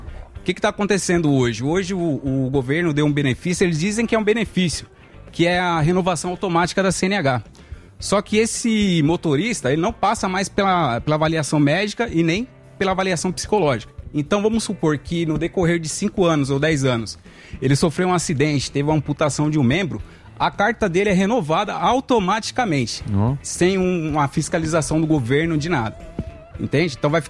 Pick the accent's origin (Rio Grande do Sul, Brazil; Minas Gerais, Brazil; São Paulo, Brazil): São Paulo, Brazil; Itaquaquecetuba; Sou de Itaquaquecetuba, né?